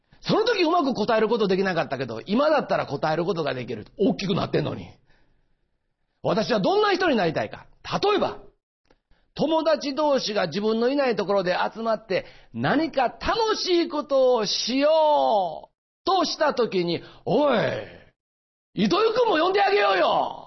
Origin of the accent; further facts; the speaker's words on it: Osaka, Japan; 大阪から来ました。実はって言わなくてもね、もう言葉で大体わかる、まあ、大阪のね、東住吉というね、まあ庶民の町で育ったんです。二軒長屋で育ったんですよ。